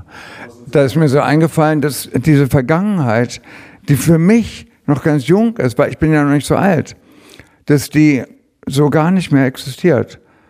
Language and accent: German; Braunschweig, Lower Saxony, Germany; dass ich ja früher als kleiner Junge am Bahnhof war, nach Braunschweig zurück musste, wo meine Eltern lebten.